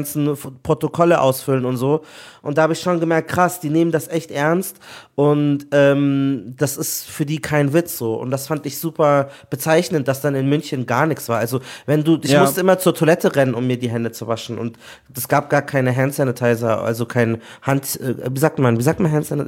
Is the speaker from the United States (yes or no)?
no; Nigeria; ich bin auch Nigerianer und insofern, wenn ein Film aus Nigeria kommt, kriege ich das nochmal eher mit.